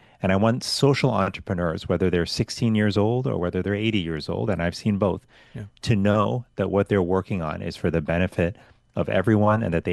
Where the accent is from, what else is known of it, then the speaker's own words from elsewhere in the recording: Miami, Florida, United States; Well, I loved growing up in Miami. I did all my schooling in public schools in Miami.